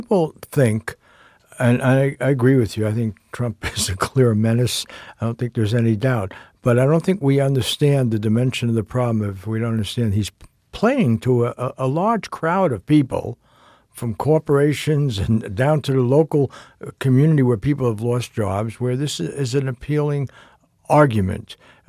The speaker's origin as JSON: {"language": "English", "town": "New York City", "region": "New York", "country": "United States", "tie": "born or raised there", "said": "Even when I was a kid growing up in the Bronx"}